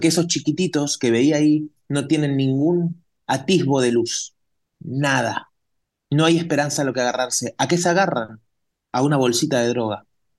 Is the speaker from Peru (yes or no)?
no; Argentina; now in Spain; Por eso nosotros nos fuimos de España, de Argentina, hace 20 años. ¿Por qué? Porque a mi papá le metieron una pistola en la cabeza. Porque a mí me intentaron secuestrar en Argentina